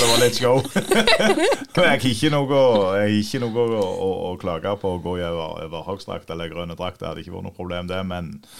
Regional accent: Nærbø, Rogaland, Norway; Jeg kommer fra Lode på Nærbø.

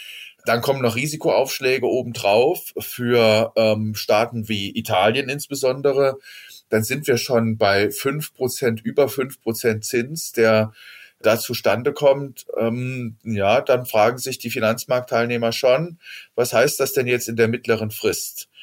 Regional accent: Saarland, Germany; Naja, also für mich war das ein Déjà-vu als Saarländer

